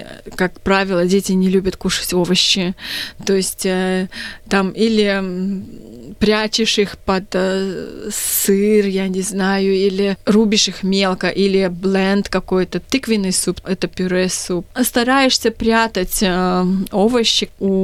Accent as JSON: {"language": "Russian", "country": "Uzbekistan", "tie": "born or raised there", "also_born_or_lived": "Kazakhstan / Abu Dhabi", "moved": "as an adult", "said": "Родилась я в Узбекистане, а потом жила в Казахстане 10 лет. То есть я такая лягушка-путешественница. До 22 я никуда не уезжала с Узбекистана"}